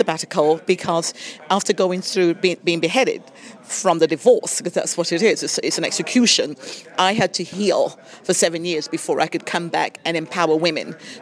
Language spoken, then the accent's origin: English; Bradford, Yorkshire and the Humber, United Kingdom; I am from England, Bradford, Yorkshire, and I am an ordained evangelist.